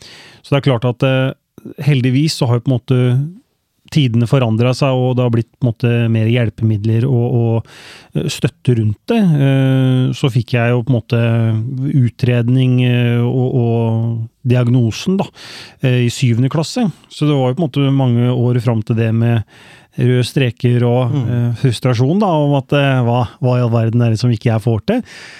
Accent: Skien, Telemark, Norway; Jeg har vokst opp på Kleiva, så jeg ekte Kleiva-gutt. Born and raised i Skien. Moren min fra Bø, og faren min fra Larvik. Og bodde her, og der vokste jeg da opp med min tvillingssøster.

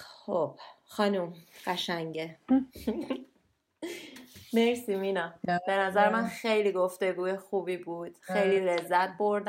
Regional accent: Iran; moved away; ما وقتی از ایران اومدیم بیرون

